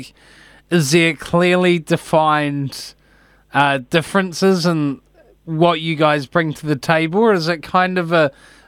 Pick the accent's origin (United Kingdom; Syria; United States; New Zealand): New Zealand; Auckland; I'm actually from Auckland, so I don't know why I said that.